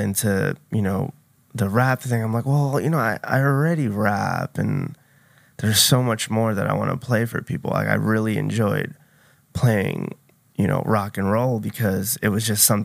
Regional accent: Corona, Queens, New York, United States; I was born and raised in Corona, Queens. So I grew up on hip hop, and on top of me DJing, I also am in a rap group from Queens.

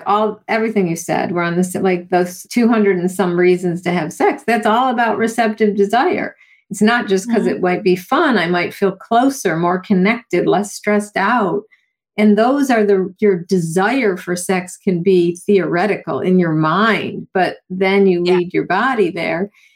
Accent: Buffalo, New York, United States; I grew up in Buffalo, New York with the snow. And I use the metaphor of like when I would go to high school, I had to scrape the ice.

